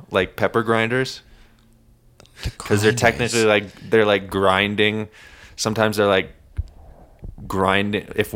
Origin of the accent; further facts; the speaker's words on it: Colorado, United States; because I love going into the mountains since I'm from Colorado, especially where I went in the mountains.